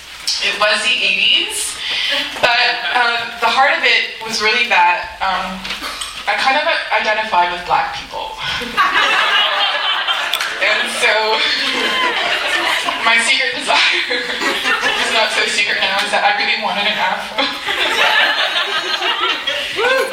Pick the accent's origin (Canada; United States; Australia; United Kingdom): Canada; Toronto, Ontario; I was born here in Toronto, kind of grew up in the city.